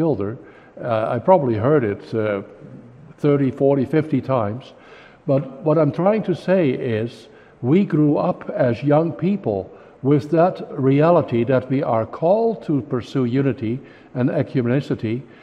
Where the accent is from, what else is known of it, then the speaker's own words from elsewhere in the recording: Netherlands; I grew up in the Netherlands, and I was spoon-fed